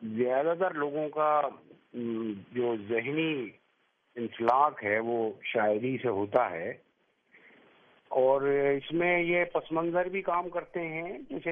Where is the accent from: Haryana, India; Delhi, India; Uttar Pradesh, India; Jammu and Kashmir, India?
Delhi, India; تو میری پیدائش 1965 کی ہے. میں دلی میں ہی پیدا ہوا اور یہی پلا بڑھا.